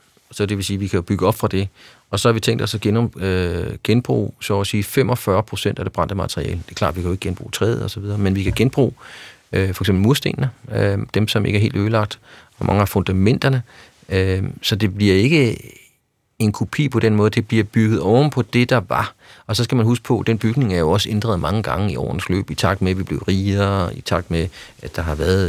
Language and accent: Danish; Capital Region of Denmark, Denmark; jeg er jo på samme baggrund, jeg er jo fra Vestegnen.